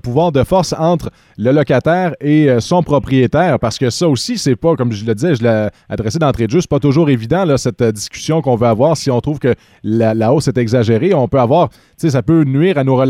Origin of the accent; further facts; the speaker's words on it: Maniwaki, Quebec, Canada; Chez nous, à Maniwaki